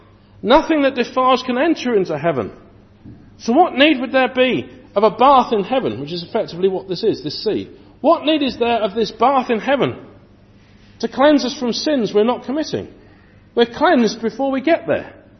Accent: England, United Kingdom; If I look back over the history of my nation being an Englishman

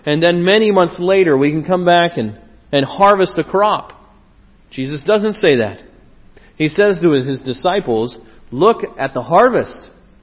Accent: United States; As I mentioned, I'm from the United States, and we have an area in the U.S. in the center called the Midwest, and we call it the Corn Belt.

